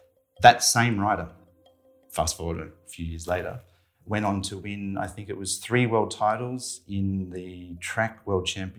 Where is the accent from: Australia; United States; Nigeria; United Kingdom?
Australia; Sydney, New South Wales; I'm originally from Sydney.